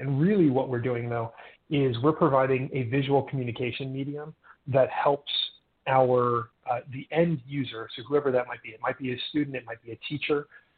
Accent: San Diego, California, United States; I'm from San Diego, so I'm told that we have perfect pronunciation.

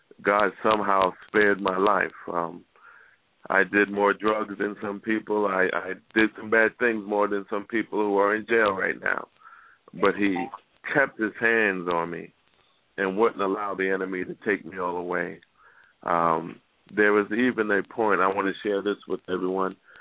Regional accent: New York, United States; now in Atlanta, United States; I am a native from the Bronx, New York, currently living in Atlanta, Georgia.

